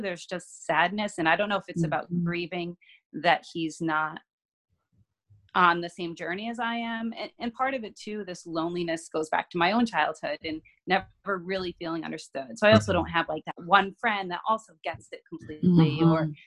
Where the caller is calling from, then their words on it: New York, United States; From New York.